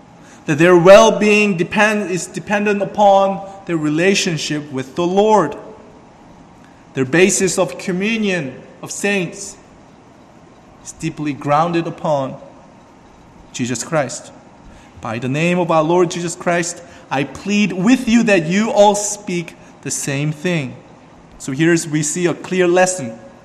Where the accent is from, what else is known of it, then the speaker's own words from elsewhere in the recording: South Korea; You know, I'm not proud to say this, but in the ancient days, my home country in South Korea, or China and Korea, you know, the Chinese or Korean men, they did not cut their hairs.